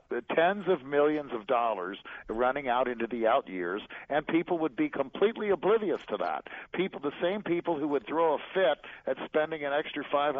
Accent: Cincinnati, Ohio, United States; I come from Hamilton County, which is Cincinnati, which is generally regarded as a very law and order place.

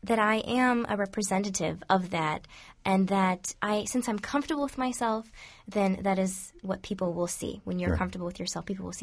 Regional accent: United States; born there; I was born in America. I was actually born here at Riverside Hospital.

